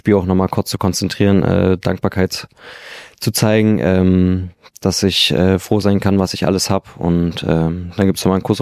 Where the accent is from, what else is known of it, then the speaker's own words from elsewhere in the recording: Dresden, Saxony, Germany; Wir kommen ja auch aus Dresden.